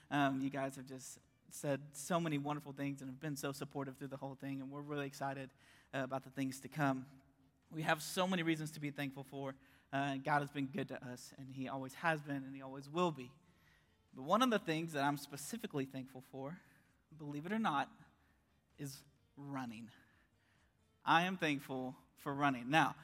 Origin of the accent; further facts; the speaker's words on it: Stillwater, Oklahoma, United States; And so I grew up in Stillwater.